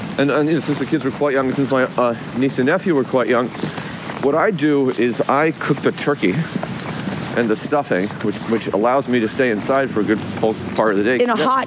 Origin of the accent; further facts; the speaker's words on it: California, United States; when I was growing up in California.